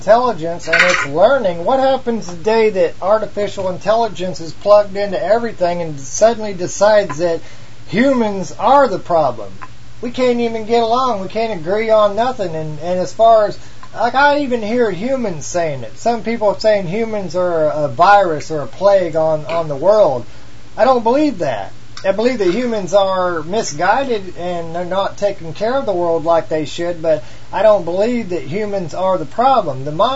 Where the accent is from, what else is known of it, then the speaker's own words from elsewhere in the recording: Missouri, United States; accent: redneck; I got maybe a redneck accent, according to some people. I'm from Missouri or whatever.